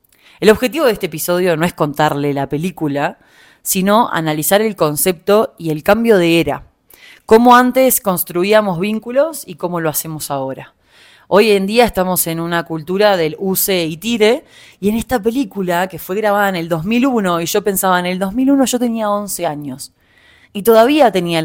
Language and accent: Spanish; Uruguay; also born or lived in Argentina; now in Mexico City, Mexico; Desde que me mudé a Argentina, volví para Uruguay, estuve todo diciembre en Uruguay, después me vine para Ciudad de México. Hace 3 meses ya que estoy en Ciudad de México